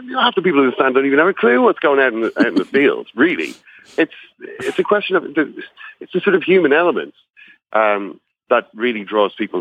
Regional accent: Ireland; I'm from Ireland

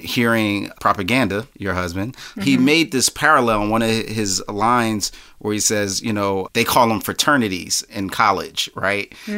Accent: Philadelphia, Pennsylvania, United States; I heard of gangs growing up in Philly and knew of them

